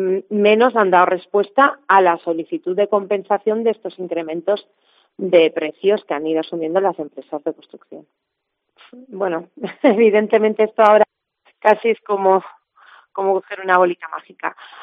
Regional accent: Balearic Islands, Spain; Todos los que somos de las Islas Baleares queremos nuestro territorio, ¿no?

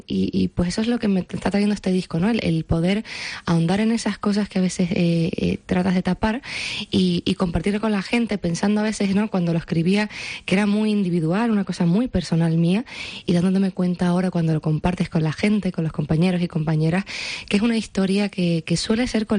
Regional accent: Canary Islands, Spain; Pues yo soy canaria, yo soy de la isla de La Palma y siempre me he sentido muy conectada con Latinoamérica.

